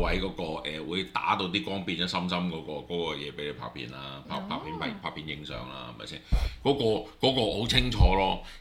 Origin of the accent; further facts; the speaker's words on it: Hong Kong; 我哋香港人